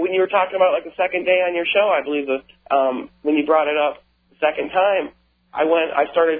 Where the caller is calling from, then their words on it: Sierra Vista, Arizona, United States; Sierra Vista, Arizona. Cochise County, Arizona.